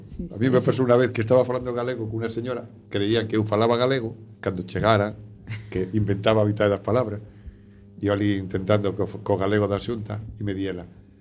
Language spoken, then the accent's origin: Galician; Madrid, Community of Madrid, Spain; Galician is a second language; eu son de Madrid, ¿no? E vine aquí a Galicia a vivir.